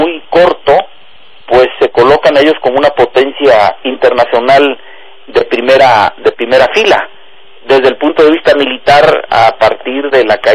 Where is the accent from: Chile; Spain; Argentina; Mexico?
Mexico; aquí lo que no debemos nosotros perder de vista como mexicanos y latinos